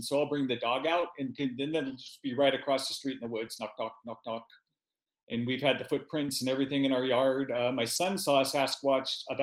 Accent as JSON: {"language": "English", "region": "Washington", "country": "United States", "tie": "born or raised there", "also_born_or_lived": "Alaska", "moved": "as an adult", "lives_now": "Kentucky, United States", "said": "I grew up in Eastern Washington, the same side. And then on the other half of my life, I spent in Alaska. So we've only been in Kentucky about a year."}